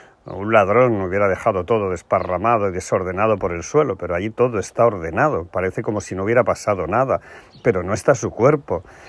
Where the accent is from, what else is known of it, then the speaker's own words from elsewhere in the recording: Porcuna, Andalusia, Spain; born there; aunque tengo que recordar siempre que mi pueblo de nacimiento es Porcuna, al que quiero muchísimo